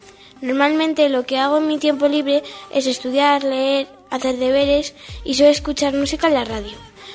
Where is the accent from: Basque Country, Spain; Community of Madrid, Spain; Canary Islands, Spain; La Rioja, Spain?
La Rioja, Spain; Nájera; tengo 11 años y vengo de Nájera.